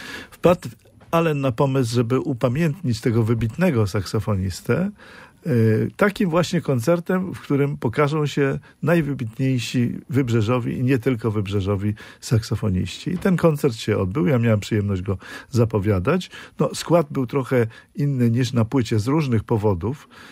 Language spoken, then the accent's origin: Polish; Łódź, Łódź Voivodeship, Poland; born there; Tak, ja się urodziłem w Łodzi.